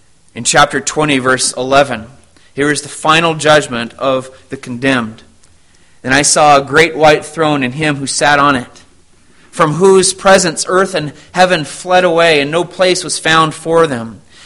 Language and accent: English; Arizona, United States; which we did have growing up in Arizona